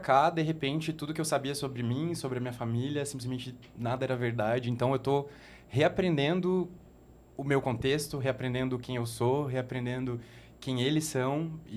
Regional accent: Guarapuava, Paraná, Brazil; born there; eu nasci em Guarapuava, que é uma cidade do interior do Paraná, em 19 de janeiro de 1996.

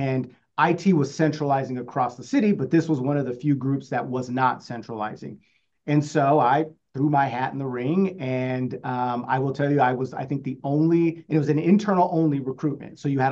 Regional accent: California, United States; So I graduated originally, so I grew up in California, originally started my college career up in Maine at Bates College

